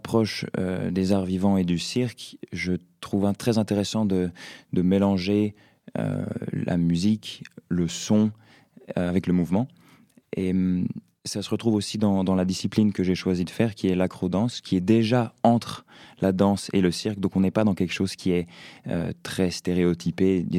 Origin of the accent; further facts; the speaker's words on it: Colombey, France; Alors, j'ai grandi à Colombey, donc je suis de pas très loin d'ici.